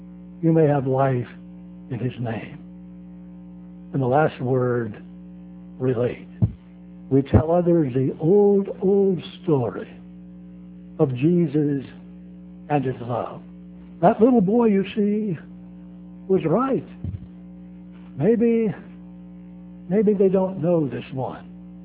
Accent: Hanover, Pennsylvania, United States; I grew up in Hanover, Pennsylvania, 7 miles from the Mason-Dixon line, the border with Maryland, about 40-some miles from the city of Baltimore.

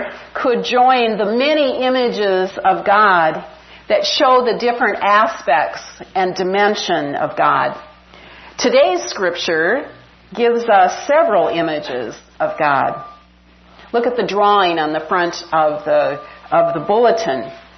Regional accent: Midwest, United States; I grew up in the Midwest where at night, because it's dark in the city, you can really see a lot of stars.

